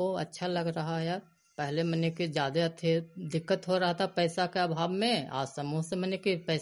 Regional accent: Murdallichak, India; मैं मुरदल्लीचक के रहने वाला हूँ। मैं हरियामा पंचायत के हूँ।

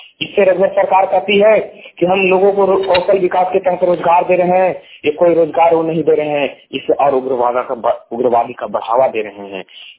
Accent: Pandepura, Jharkhand, India; ग्राम पांडेपुरा, थाना हंटरगंज, जिला चतरा, झारखंड का निवासी हूँ।

